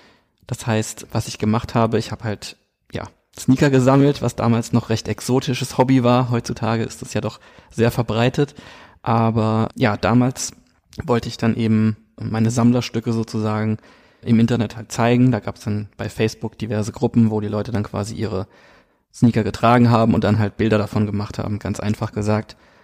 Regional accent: Kaiserslautern, Rhineland-Palatinate, Germany; moved away as an adult; now in Cologne, Germany; ich bin ein Kind der Pfalz, komme aus Kaiserslautern gebürtig und bin 2006 nach Köln gekommen, also zum Studieren einfach. Ganz klassisch, wie es viele machen. Aber ja, ich komme eigentlich quasi, kann man sagen, mitten aus dem Pfälzerwald, auch eine sehr schöne Naturparkregion.

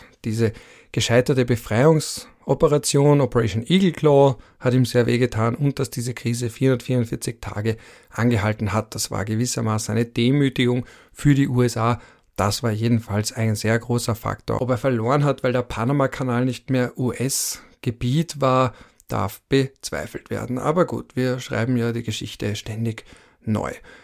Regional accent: Austria; das sage ich jetzt als Österreicher

